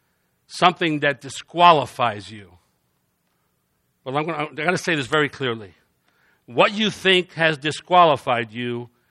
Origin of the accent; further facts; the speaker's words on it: New York City, New York, United States; I came from New York City with this young lady. I came from New York City.